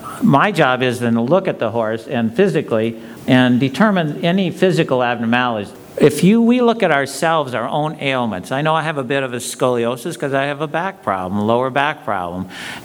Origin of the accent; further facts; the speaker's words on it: Midwest, United States; I'm basically a cowboy when I ride. I grew up in the Midwest, and I have a lot of respect for dressage riding